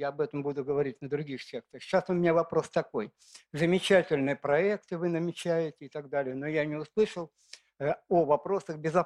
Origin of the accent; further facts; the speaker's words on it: Moscow, Russia; Я родился в Москве, коренной москвич, родился на Арбате, ну, на Патриарших прудах, точнее. Всю жизнь прожил здесь, в районе метро «Университет».